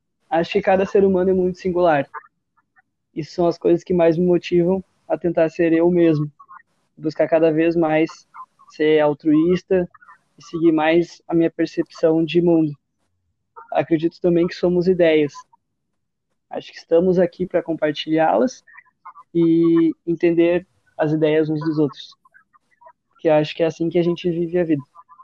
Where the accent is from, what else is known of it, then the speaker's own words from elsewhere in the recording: São Leopoldo, Rio Grande do Sul, Brazil; now in São Lourenço, Brazil; Eu sou natural de São Leopoldo, fui criado basicamente com a minha mãe e com o meu irmão, e tenho um irmão 8 anos mais velho. Hoje em dia eu moro em São Lourenço